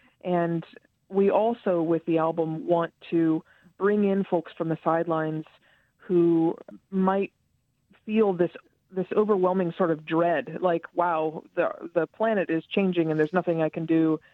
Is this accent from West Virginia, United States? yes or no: yes; Charles Town, West Virginia, United States; I grew up in Charlestown, West Virginia, where the Mountain Stage New Song Festival used to take place.